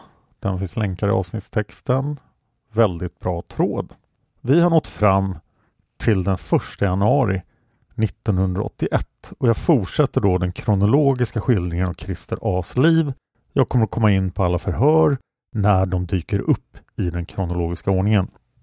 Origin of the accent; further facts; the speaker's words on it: Stockholm, Stockholm County, Sweden; eftersom jag växte upp på Kungsholmen